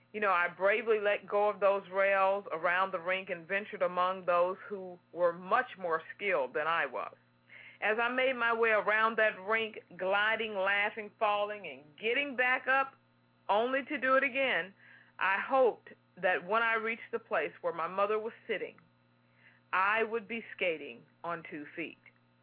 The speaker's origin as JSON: {"language": "English", "town": "Houston", "region": "Texas", "country": "United States"}